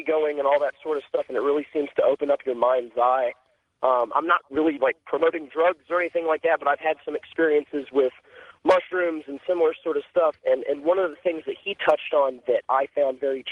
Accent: Georgia, United States; now in Las Vegas, United States; I remember as a kid growing up in Georgia, I would walk down the street at night coming home from going out to play

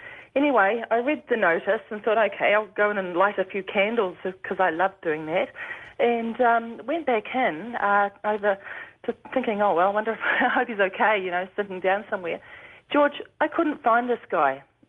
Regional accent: New Zealand; Actually, I'm a New Zealander.

